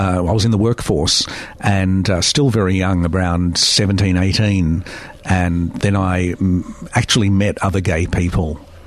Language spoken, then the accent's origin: English; Carnegie, Victoria, Australia; also born or lived in Malvern; Oh, I was born in Malvern, I think, but raised in Carnegie.